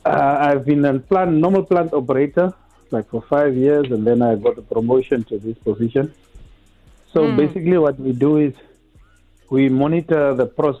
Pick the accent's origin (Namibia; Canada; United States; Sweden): Namibia; Swakopmund, Erongo; I'm actually from Swakop